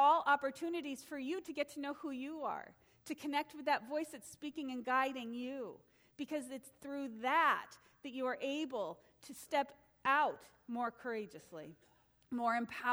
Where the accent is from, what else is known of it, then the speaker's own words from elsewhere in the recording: Boston, Massachusetts, United States; born there; Don't hate me. I can't help it. I was born in Boston.